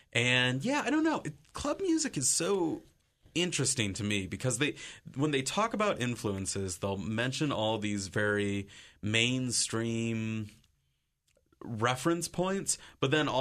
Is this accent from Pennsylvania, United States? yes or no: no; Ohio, United States; at least growing up in Ohio